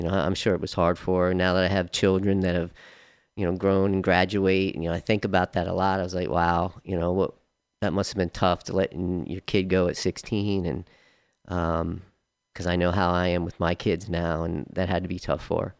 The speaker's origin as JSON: {"language": "English", "town": "Baltimore", "region": "Maryland", "country": "United States", "tie": "born there", "said": "I was born in Baltimore, Maryland. That's where my family is from."}